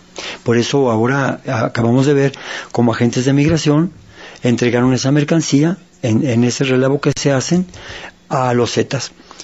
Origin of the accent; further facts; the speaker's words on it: Mexico; ese rostro humano que tenemos nosotros como mexicanos.